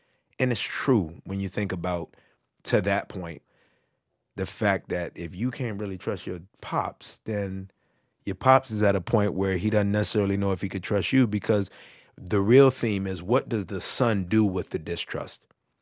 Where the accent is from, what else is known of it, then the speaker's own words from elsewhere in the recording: Decatur, Georgia, United States; I'm from Decatur. I'm from that. Wesley Chapel and Snapfinger